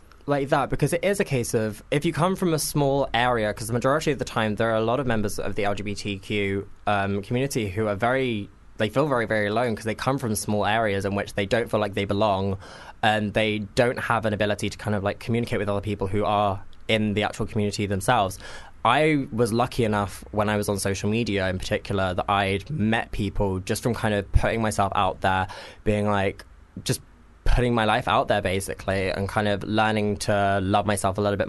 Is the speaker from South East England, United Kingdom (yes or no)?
no; Cambridge, East of England, United Kingdom; now in London, United Kingdom; I'm originally from Cambridge. So I was born and bred in Cambridgeshire. And coming from a place that's it's so different to London, I didn't really know what to expect when I first came here 3 years ago.